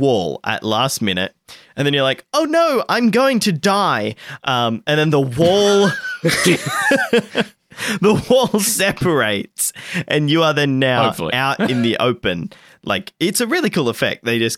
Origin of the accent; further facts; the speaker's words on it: Australia; I'm like, I'm Australian. How will I get that thing back?